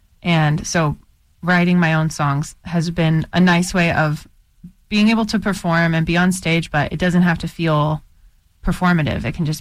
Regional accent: Goshen, Indiana, United States; now in Minneapolis, United States; I lived in Goshen, Indiana, my hometown, previously to moving to Minneapolis

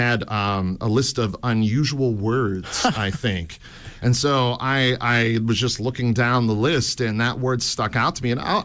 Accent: Moon Township, Pennsylvania, United States; now in Morningside, United States; I'm from Moon Township near the city, yes, originally.

